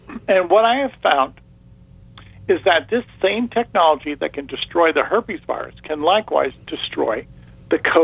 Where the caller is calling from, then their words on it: Bradenton, Florida, United States; I'm calling in from Bradenton, Florida.